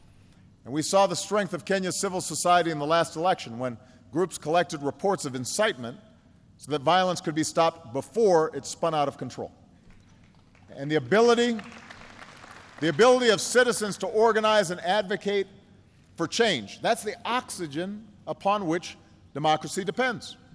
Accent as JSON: {"language": "English", "town": "Chicago", "region": "Illinois", "country": "United States", "tie": "born or raised there", "said": "My hometown of Chicago was infamous for Al Capone"}